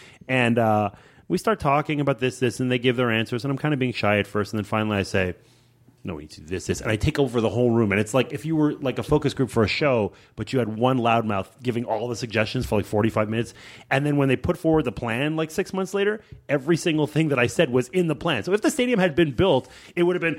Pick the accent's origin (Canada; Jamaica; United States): Canada; Montreal, Quebec; because I grew up in Montreal